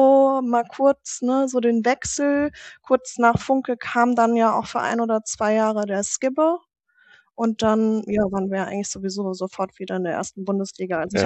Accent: Frankfurt am Main, Hesse, Germany; geboren und aufgewachsen im Herzen von Europa, im schönen Frankfurt am Main. Bin 33

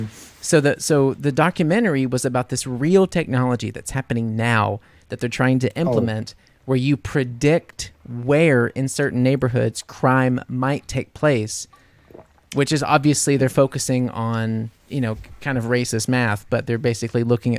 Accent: New Orleans, Louisiana, United States; now in Munich, Germany; New Orleans. I was very comfortable going to bed hearing gunshots.

